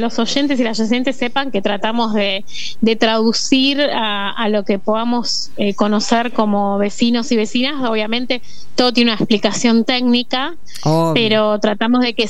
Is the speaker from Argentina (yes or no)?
yes; Argentina; como buenas argentinas